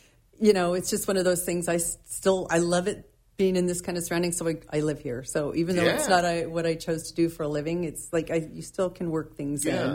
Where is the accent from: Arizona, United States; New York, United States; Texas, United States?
Arizona, United States; Phoenix; I grew up in Phoenix, Arizona, and I wanted to be a forester.